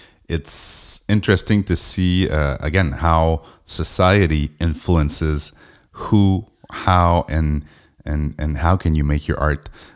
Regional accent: Montreal, Quebec, Canada; I mean, I'm from the east part of Canada. I'm from Montreal

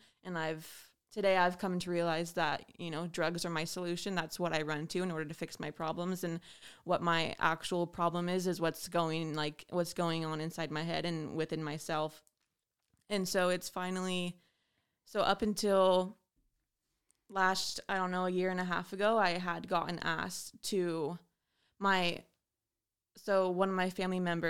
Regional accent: Astoria, Oregon, United States; moved away as an adult; I grew up in Astoria, Oregon, and I lived there until a year ago, until I moved here.

